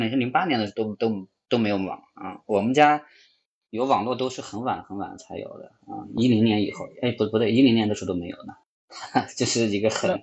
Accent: Longxi, Gansu, China; 我是从农村长大的，我不是县城的人，然后我其实第一次去县城一直到18岁了

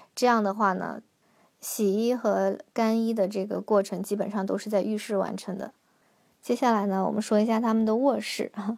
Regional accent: Harbin, Heilongjiang, China; 我是哈尔滨的嘛，我们在冬天这个窗户也是有两层的这种窗玻璃，

